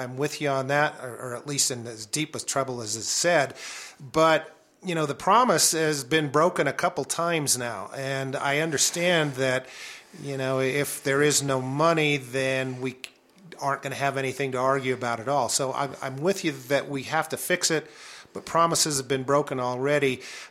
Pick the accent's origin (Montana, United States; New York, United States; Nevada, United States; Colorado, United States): Colorado, United States; Pueblo; I grew up down in Pueblo. My father was a union organizer at the steel mill there.